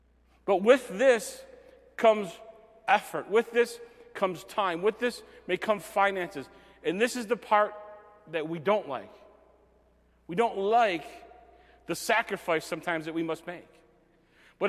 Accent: Buffalo, New York, United States; born there; now in Lakeview, United States; Didn't matter that I was born in Buffalo, lived in Riverside to North Evans to Angola to Lakeview now.

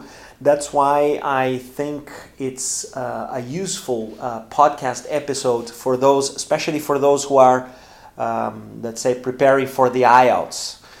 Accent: Porto Alegre, Rio Grande do Sul, Brazil; English is a second language

